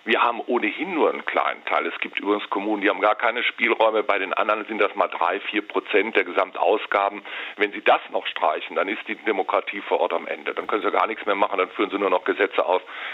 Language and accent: German; Bonn, North Rhine-Westphalia, Germany; wenn ich meine Heimatstadt Bonn anschaue